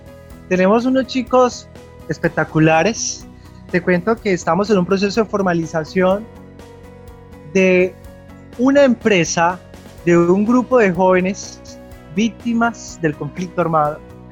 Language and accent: Spanish; Colombia; Soy un colombiano y mis derechos y mis deberes son iguales a cada uno de las personas